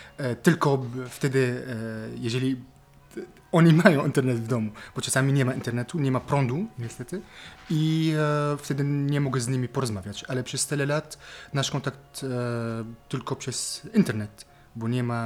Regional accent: Damascus, Damascus Governorate, Syria; Polish is a second language; moved away as an adult; now in Kraków, Poland; Jestem z Syrii. Przyjechałem tutaj na studia już 13 lat temu. I bo jak byłem w Syrii, jestem z Damaszku.

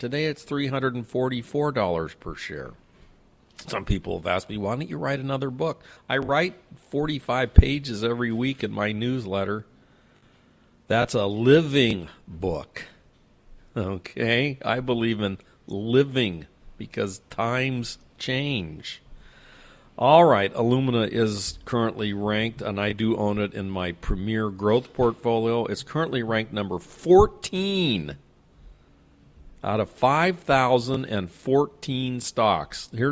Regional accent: San Diego, California, United States; it comes from my hometown of San Diego, and it ain't Qualcomm.

